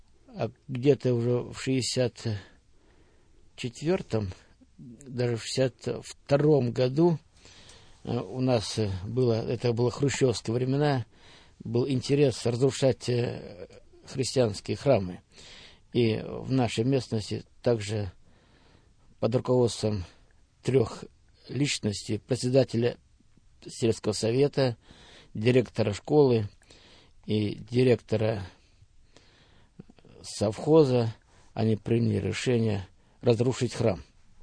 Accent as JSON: {"language": "Russian", "town": "Progress", "region": "Bryansk Oblast", "country": "Russia", "tie": "born or raised there", "said": "мы родились на Брянщине, поселок Прогресс. Отец наш был пастырем, мы родились в христианской семье, наша была большая семья, 14 человек. Я был в семье 13-й."}